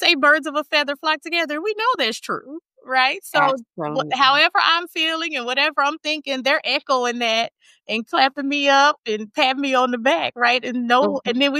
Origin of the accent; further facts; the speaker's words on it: Dallas, Texas, United States; I'm from Dallas, went to college in Baltimore. It was freezing cold.